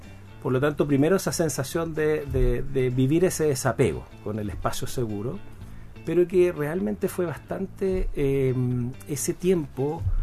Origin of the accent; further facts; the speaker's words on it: Santiago, Santiago Metropolitan Region, Chile; born there; Así es, desde Santiago me vine, nací en Santiago.